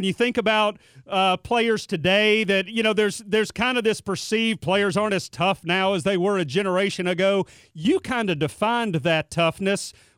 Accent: Fullerton, California, United States; as someone who was a toddler growing up in Fullerton, California, the Los Angeles Rams were my childhood team

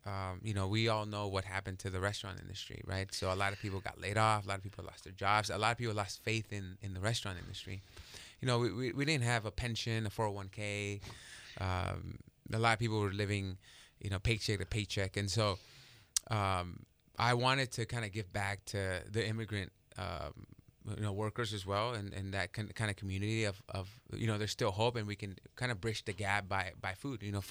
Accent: Napa, California, United States; Growing up in Napa, I learned how to cook out of France, out of Spain, you know, Italy, things like that.

